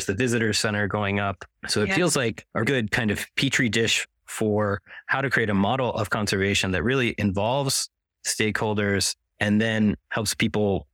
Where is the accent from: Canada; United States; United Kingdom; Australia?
United States; Houston, Texas; I grew up there in Houston, so I know this landscape quite well.